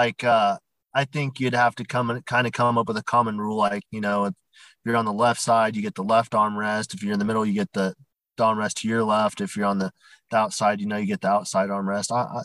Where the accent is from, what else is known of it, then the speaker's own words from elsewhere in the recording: Bend, Oregon, United States; also born or lived in Kirkland; I grew up in Bend, Oregon. That's where I am in now. I was born up in Kirkland, but that was only for a few months. Then my parents forcibly moved me down here.